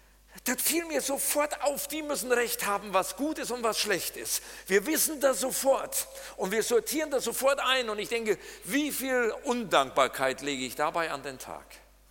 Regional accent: North Rhine-Westphalia, Germany; Ich denke mal, manchmal bin ich so eine Hippe, so eine Ziege. Bei uns im Siegerland heißen die Hippe.

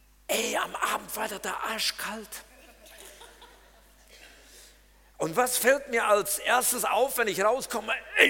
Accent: North Rhine-Westphalia, Germany; Ich denke mal, manchmal bin ich so eine Hippe, so eine Ziege. Bei uns im Siegerland heißen die Hippe.

